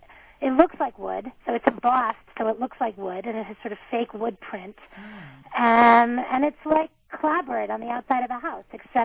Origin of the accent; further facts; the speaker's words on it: Merrick, New York, United States; the house that I grew up in Merrick, Long Island, a starter ranch.